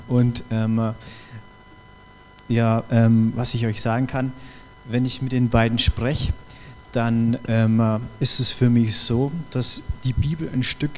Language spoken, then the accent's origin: German; Bad Kissingen, Bavaria, Germany; ich komme aus Kissingen